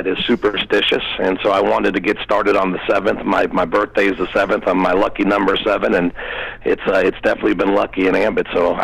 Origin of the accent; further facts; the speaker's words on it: Pennsylvania, United States; I didn't know anybody in Texas. I'm originally from Pennsylvania. I was living in New York at that time, so I knew 3 people in Texas.